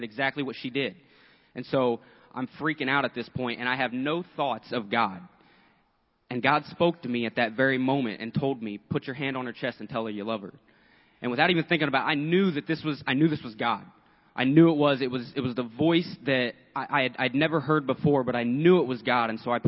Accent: Mooresville, Indiana, United States; I'm from Mooresville, Indiana, originally.

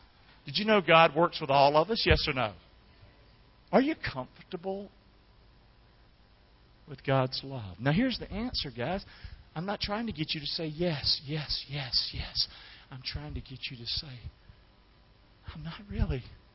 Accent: Rockingham, North Carolina, United States; I'm comfortable that I'm from Rockingham, North Carolina.

